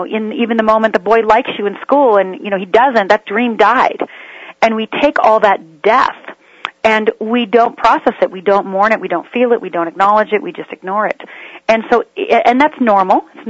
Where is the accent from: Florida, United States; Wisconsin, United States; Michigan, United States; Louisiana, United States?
Michigan, United States; also born or lived in Minnesota; I grew up in Upper Michigan and Upper Minnesota. I'm from a Finnish and Swedish family and raised Lutheran.